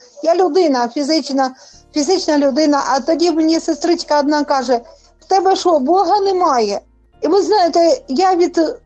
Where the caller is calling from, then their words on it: Kharkiv Oblast, Ukraine; Із Харківщини.